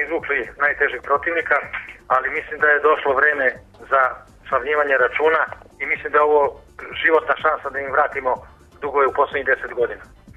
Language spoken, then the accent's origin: Serbian; Serbia; Naravno, kao Srbin, tipujem na Srbiju